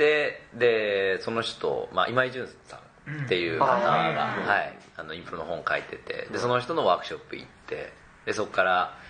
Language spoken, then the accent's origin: Japanese; Nagoya, Aichi, Japan; now in Tokyo, Japan; 僕名古屋なんですけど、母親が京都なんで、ややだからちょっと関西が、